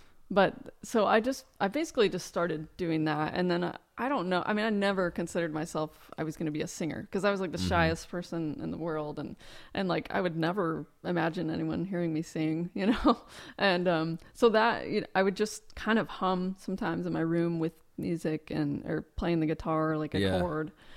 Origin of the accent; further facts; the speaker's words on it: Littleton, Colorado, United States; In Littleton, Colorado.